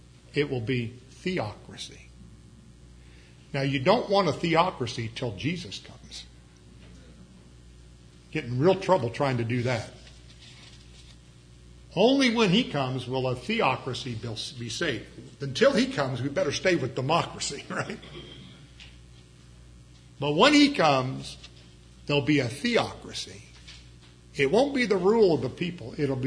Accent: United States; I'm thankful I'm an American. I thank God for our country.

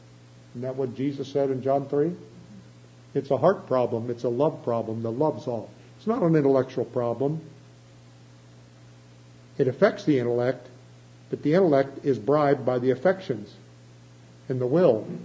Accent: Chillicothe, Ohio, United States; I grew up in Chillicothe

